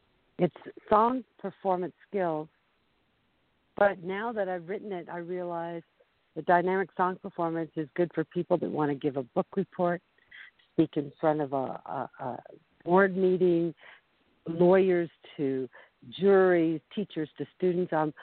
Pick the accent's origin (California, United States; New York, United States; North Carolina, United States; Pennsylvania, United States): California, United States; Hollywood; also born or lived in San Diego; I'm from Hollywood. I was born in Hollywood.